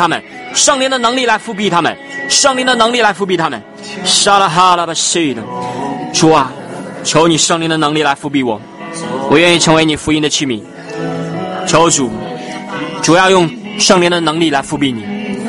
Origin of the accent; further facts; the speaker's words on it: China; born there; 感谢你是我们生在中国，我们要在中国向你来呼求。